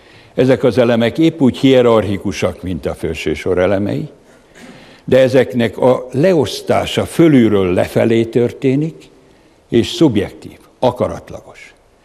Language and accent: Hungarian; Great Hungarian Plain, Hungary; természetesen nálam is van, én alföldi gyerek vagyok.